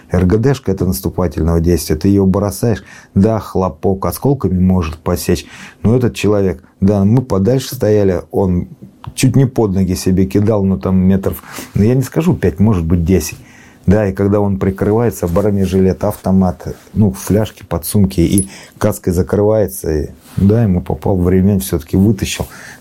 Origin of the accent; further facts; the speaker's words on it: Moscow, Russia; молдаване, с Украины ребята, и мы москвичи.